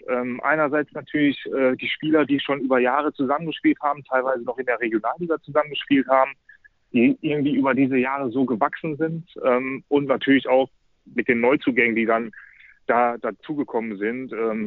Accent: Essen, North Rhine-Westphalia, Germany; now in Hamburg, Germany; dass ich im Prinzip immer im Westen gelebt habe, in meiner Heimat in Essen. Und das für mich eine Riesensache war, mal, sag ich mal, diese Komfortzone zu verlassen, mal was anderes zu machen, nach Hamburg zu ziehen.

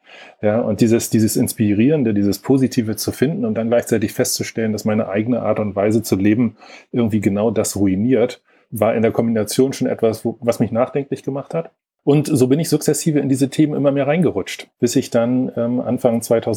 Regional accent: Lübeck, Schleswig-Holstein, Germany; Ursprünglich komme ich aus Lübeck, Also wirklich sehr norddeutsch unterwegs.

